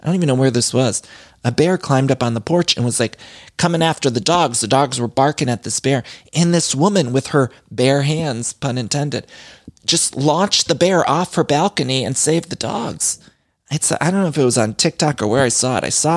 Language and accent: English; Ohio, United States; I'm from Ohio. We say pop.